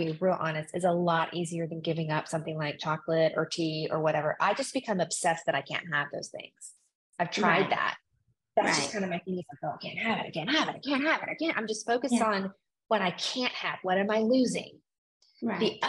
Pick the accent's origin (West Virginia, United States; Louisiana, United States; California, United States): Louisiana, United States; I mean, I'm from Louisiana.